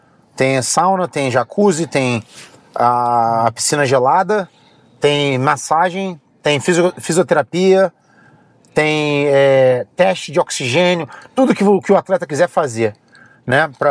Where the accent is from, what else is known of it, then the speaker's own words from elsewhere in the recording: Rio de Janeiro, Brazil; also born or lived in Philadelphia; now in Las Vegas, United States; Porque não sabe, eu tô morando em Vegas agora. Mudei pra Las Vegas. Filadélfia não tava dando mais. Eu saí do Rio de Janeiro pra fugir da favela e a Filadélfia tava a favela de novo.